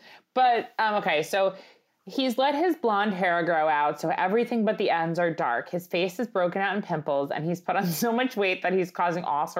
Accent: New York, United States; accent: Long Island; So I moved into my Long Island accent. It comes out when I talk about Italian food.

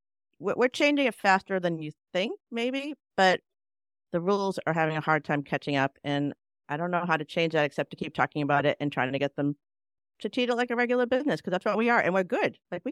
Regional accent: Boston, Massachusetts, United States; I grew up in Boston.

